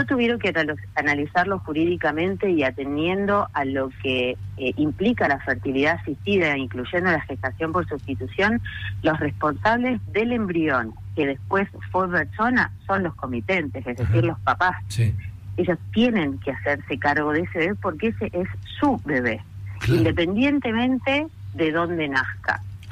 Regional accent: Rosario, Santa Fe, Argentina; yo soy de Rosario, de la provincia de Santa Fe

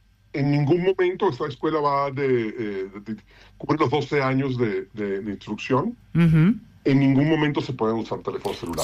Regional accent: Venezuela; now in Argentina; Soy venezolano.

